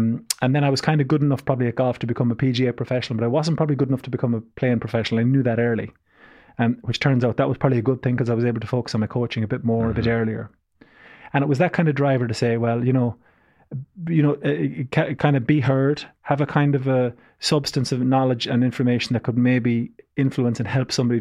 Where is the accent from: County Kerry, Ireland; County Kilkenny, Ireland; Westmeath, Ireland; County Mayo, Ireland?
County Mayo, Ireland; Claremorris; I grew up in Claremorris in the west of Ireland.